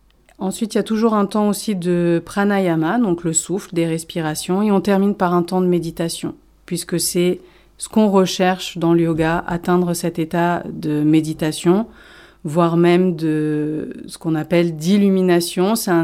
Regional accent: Grenoble, Auvergne-Rhône-Alpes, France; je suis originaire de Grenoble en Isère. Et ça fait à peu près une dizaine d'années à peu près que je suis en Ardèche.

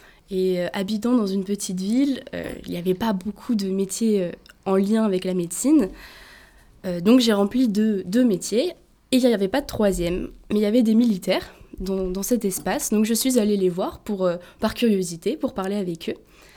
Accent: Auvergne-Rhône-Alpes, France

